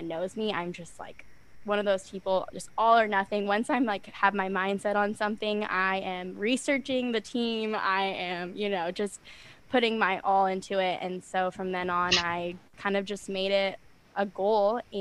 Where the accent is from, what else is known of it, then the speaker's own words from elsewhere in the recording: California, United States; I've never lived here before, but, you know, I was from the Bay Area. Niners, my parents were season ticket holders.